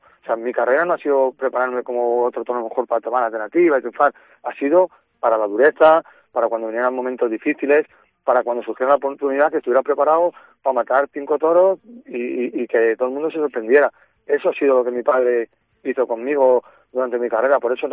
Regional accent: Castile, Spain; soy castellano y eso no lo puedo cambiar, con esos genes he venido y somos un poco a lo mejor secos o rudos

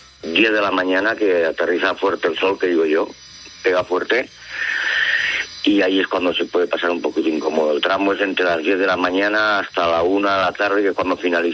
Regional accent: Valencia, Valencian Community, Spain; yo por lo menos como valenciano lo tengo que agradecer

